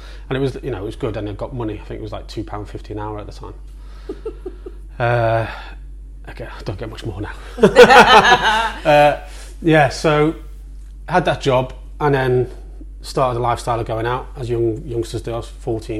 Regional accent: Chester, North West England, United Kingdom; So I grew up in an awful little council estate called Verleigh in Chester, so northwest England.

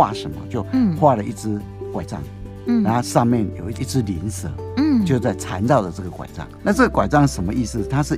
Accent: China; 跟我们中国人是不一样、嗯、我们中国人不是有个

